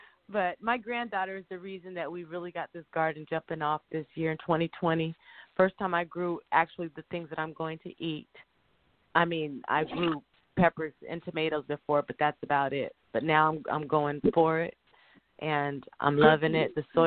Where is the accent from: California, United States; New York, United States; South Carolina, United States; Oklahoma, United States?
California, United States; Sacramento; also born or lived in San Diego; I was born in San Diego because my dad played for the Chargers. So I didn't go to high school there. My mother moved up to Sacramento when I was little.